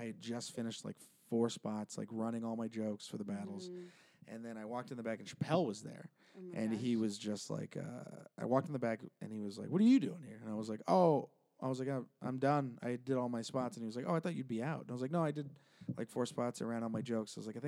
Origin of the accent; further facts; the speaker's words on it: San Jose, California, United States; I'm from the Bay Area.